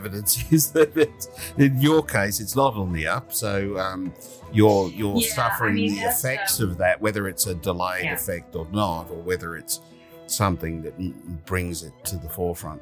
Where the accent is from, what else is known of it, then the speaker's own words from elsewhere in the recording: Sydney, New South Wales, Australia; I grew up in the sort of northern suburbs of Sydney, Hornsby. I was born and raised in Hornsby, lived there for many years, then moved to the eastern suburbs when I left home